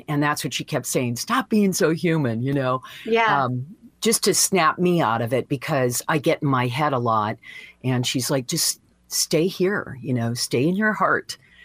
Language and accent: English; Deckerville, Michigan, United States; Yeah, I love Deckerville. I mean, I'm telling you, the support that I'm getting from my book from my hometown right now, off the charts.